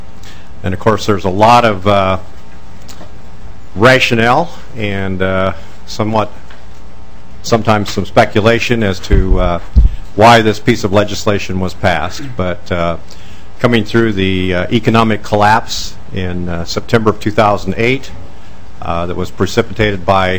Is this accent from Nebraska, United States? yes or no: yes; Omaha, Nebraska, United States; I'm from Omaha, Nebraska